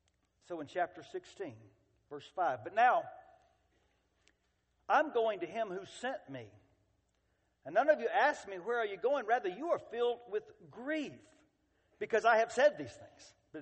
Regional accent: Texas, United States; We're from Central Texas.

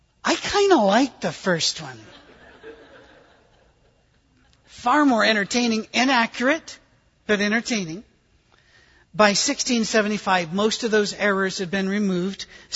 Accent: United Kingdom; I'm British, if you hadn't noticed.

